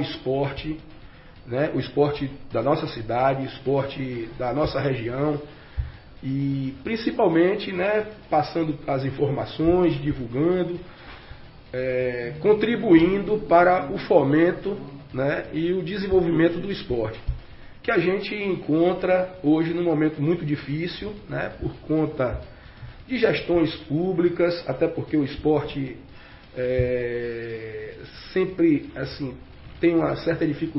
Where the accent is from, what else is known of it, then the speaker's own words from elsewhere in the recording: Ilhéus, Bahia, Brazil; fui criado dentro de clube aqui em Ilhéus